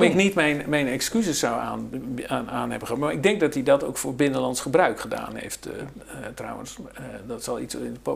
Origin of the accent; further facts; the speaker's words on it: Netherlands; maar ik als Nederlander kreeg dan direct de wind van voren